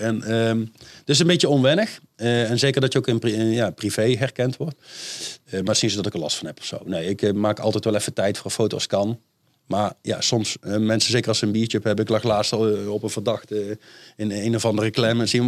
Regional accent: Netherlands; Ja, maar ik kom uit Nederland, ik heb er geen bevoegdheden.

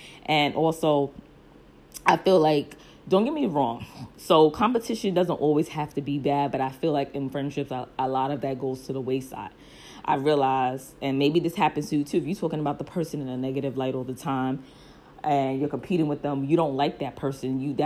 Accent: Brooklyn, New York, United States; And when I was younger, I think just from growing up in Brooklyn, people always did say, shut the fuck up.

